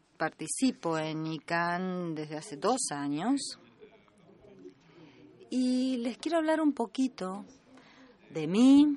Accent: Canada; El desarrollo internacional para mí significa trabajar como canadiense en programas de asistencia externa.

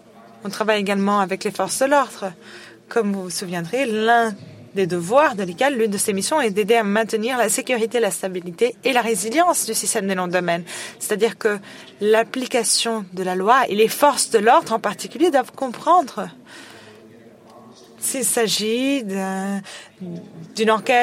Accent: Nigeria; je viens du Nigeria.

